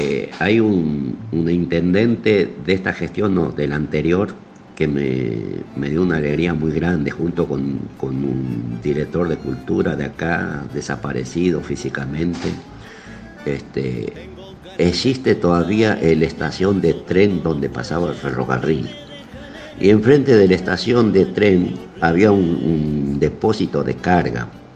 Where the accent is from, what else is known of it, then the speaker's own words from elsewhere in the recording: Añatuya, Santiago del Estero, Argentina; Te hablo siempre desde acá, del interior de mi pueblo, de Añatuya.